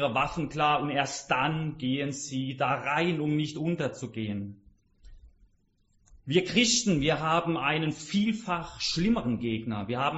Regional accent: Freiburg, Baden-Württemberg, Germany; Ich komme aus Freiburg und Freiburg ist Spitzenreiter Nummer 1.

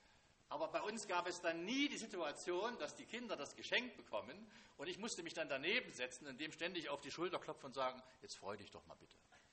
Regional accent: Jena, Thuringia, Germany; ich bin in Jena groß geworden. Jena liegt an der Saale

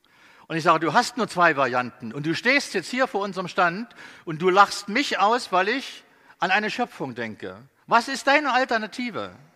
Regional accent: Northeast Germany, Germany; Ich komme aus dem Nordosten von Deutschland, also ein Vollblut-Ossi. Wir leben dort seit 22 Jahren.

